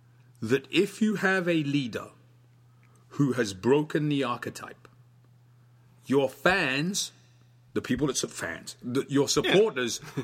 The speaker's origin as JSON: {"language": "English", "region": "England", "country": "United Kingdom", "tie": "born or raised there", "moved": "yes", "lives_now": "United States", "said": "Growing up in England in the 80s, and that was the time when I left England to come to America"}